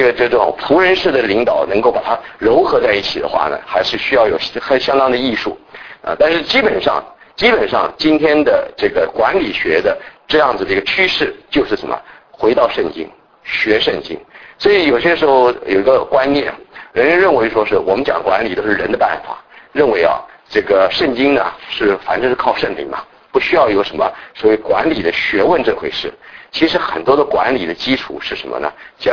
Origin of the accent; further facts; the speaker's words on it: China; 通常是我们中国人有句话嘛